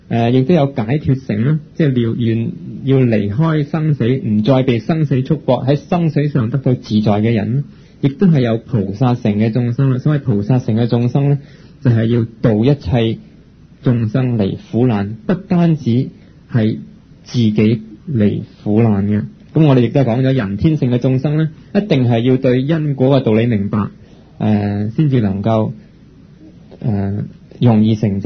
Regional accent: China; 我哋尤其是我哋中國人呢，相信呢佛陀在世嘅時候所有嘅經典已經存在。

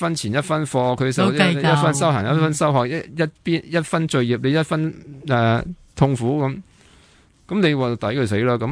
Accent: Hong Kong; 我哋香港人心而家好僵化，即系你死我活咁

